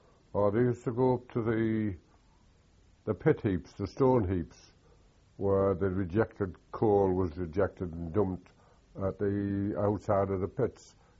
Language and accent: English; Hartlepool, North East England, United Kingdom; born there; I was born in Hartlepool, on the 6th of January, 1922.